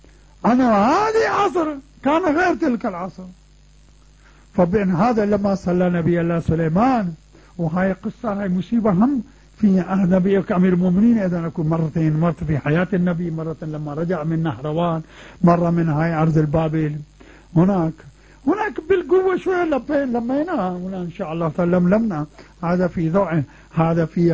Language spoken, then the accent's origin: Arabic; Pakistan; Arabic is a second language; مثل ما يقولون أكو مثل هناك عندنا في باكستان